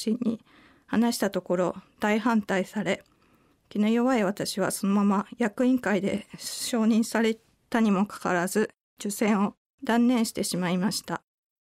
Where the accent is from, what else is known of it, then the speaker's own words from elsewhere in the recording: Itami, Hyogo, Japan; born there; 私は兵庫県伊丹市で生まれ、家族はクリスチャンではありませんでした。